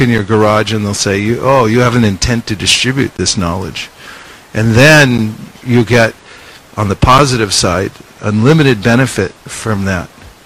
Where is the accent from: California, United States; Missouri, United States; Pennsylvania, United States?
California, United States; I grew up in the Bay Area, but I have no idea where I am right now.